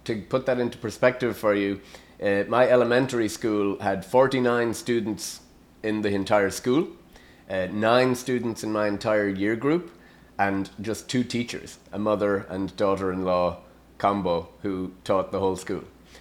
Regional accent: Galway, Connacht, Ireland; moved away as an adult; now in Birmingham, United Kingdom; Sure. So I grew up in a place called Galway in the west of Ireland. And I moved to Birmingham, England when I was 23 years old.

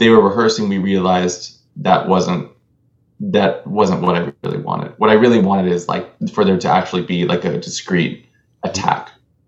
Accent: California, United States; I'm from California originally, and so we really don't have fireflies over there so much.

